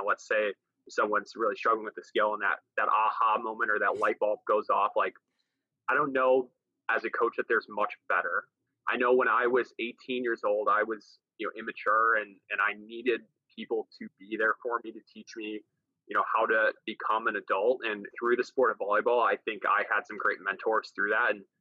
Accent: Milwaukee, Wisconsin, United States; Thankfully, I was raised in Milwaukee, Wisconsin, which is a hotbed, really, especially nowadays.

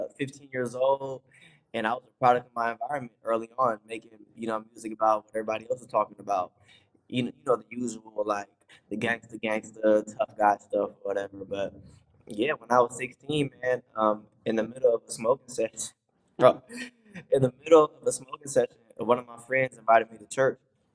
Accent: California, United States; I grew up in the Bay Area, which is Northern California.

